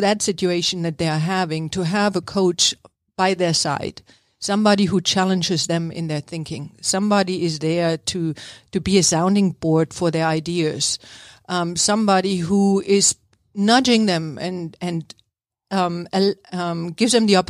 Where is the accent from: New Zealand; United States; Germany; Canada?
Germany; East Germany; English is a second language; moved away as an adult; So I grew up in East Germany for the first 19, 20 years.